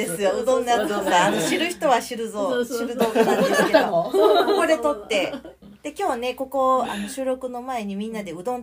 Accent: Kansai, Japan; いやこれは私関西人だから笑い取りに行くしかないと思って

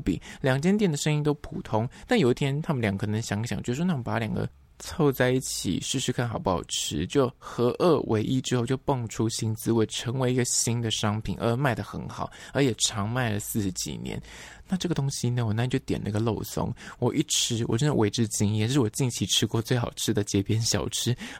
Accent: Shilin, Taipei, Taiwan; 我是士林在这边土生土长的在地人

